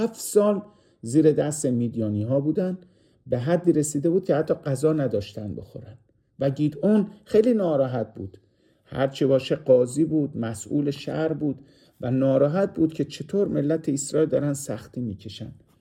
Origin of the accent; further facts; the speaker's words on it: Iran; ما مردم، مخصوصا ما ایرانی ها